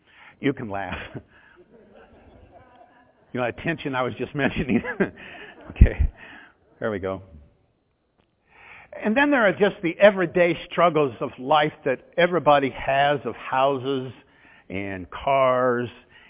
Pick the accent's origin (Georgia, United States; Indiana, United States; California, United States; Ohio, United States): Indiana, United States; Indianapolis; You know, I'm from Indianapolis, and I know Indianapolis like the back of my hand.